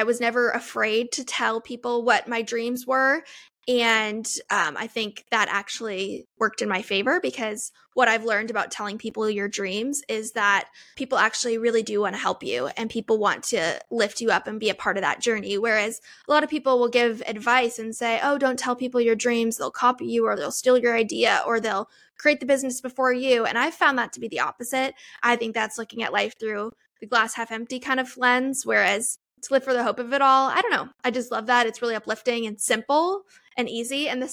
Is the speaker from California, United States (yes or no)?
yes; California, United States; also born or lived in Florida; Being that I grew up in Southern California and Central Florida, I have never not lived for like the majority of my life within a 40-minute drive of Disney.